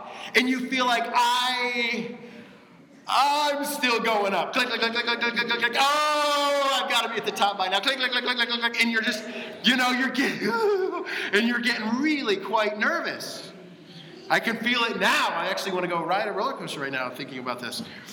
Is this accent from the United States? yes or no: yes; Dallas, Texas, United States; I grew up in Dallas, and in Dallas, just a little bit to the west of Dallas, there's a theme park called Six Flags Over Texas.